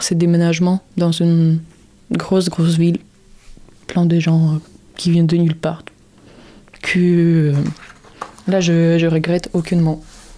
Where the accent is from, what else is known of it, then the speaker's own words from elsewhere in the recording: Odesa, Odesa Oblast, Ukraine; Parce que je suis née à Moldavanka. C'est un sacré quartier de bandits à l'époque.